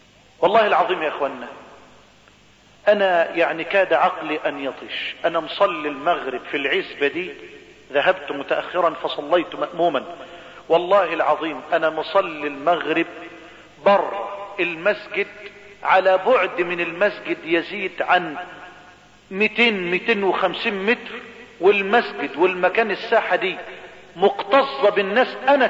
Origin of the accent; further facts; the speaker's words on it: Egypt; اخواننا الشرايط عندنا في مصر